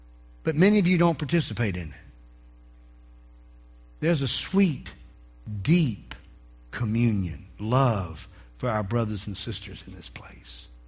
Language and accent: English; Eden, United States; I remember back in my hometown, there were people that used to go walk in the mall when we had the mall back in Eden.